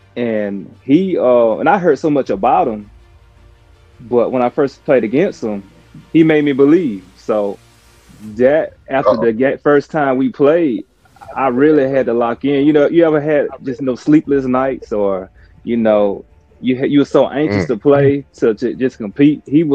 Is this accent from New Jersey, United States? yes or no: no; Foxworth, Mississippi, United States; I'm from Foxworth, Mississippi.